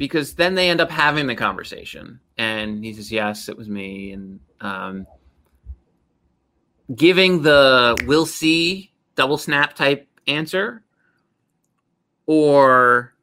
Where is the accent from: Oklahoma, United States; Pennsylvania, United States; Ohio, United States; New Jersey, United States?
New Jersey, United States; Just like when I say I'm from New Jersey and someone says, hey, do you know so-and-so?